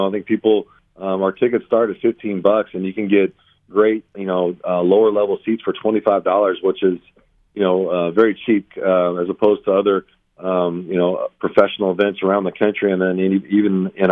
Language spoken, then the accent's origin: English; Louisville, Kentucky, United States; Yeah, I grew up here in Louisville.